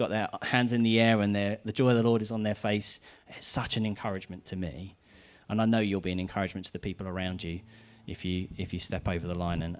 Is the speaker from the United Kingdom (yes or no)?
yes; United Kingdom; And as British people, we're not very good